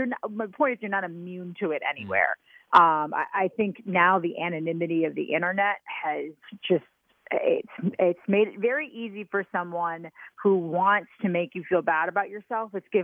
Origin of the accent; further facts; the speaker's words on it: Wisconsin, United States; I'm obviously from Wisconsin.